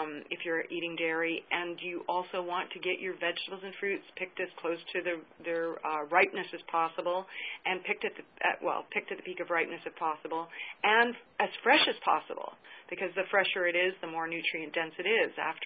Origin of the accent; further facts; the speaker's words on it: Auchtermuchty, Scotland, United Kingdom; I'm from Scotland. I'm a Scots girl from Ochtermochty in Scotland. And I grew up with my grandparents for the first 6 years of my life there.